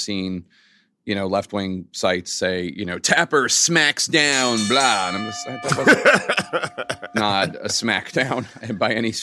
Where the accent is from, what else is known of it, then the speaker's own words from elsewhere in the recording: Philadelphia, Pennsylvania, United States; We used to, in growing up in Philly, we had, on the streets of Philly, on Carpenter Street, we would open the hydrant sometimes during the summer.